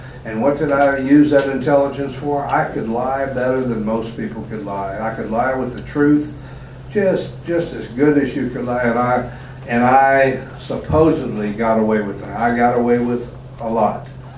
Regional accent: New Orleans, Louisiana, United States; We're from New Orleans

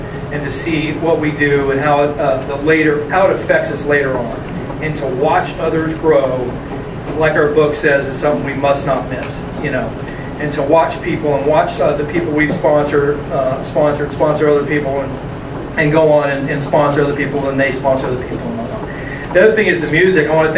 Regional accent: California, United States; also born or lived in Wichita, Kansas; now in Dallas, United States; I haven't been in Dallas my whole life. I was born in Wichita, Kansas. There are 3 years. And I was three. And we moved to California in 1965.

